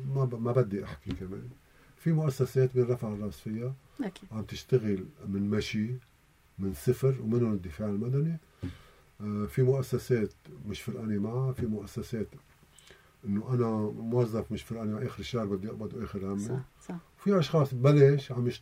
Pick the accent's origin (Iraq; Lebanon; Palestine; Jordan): Lebanon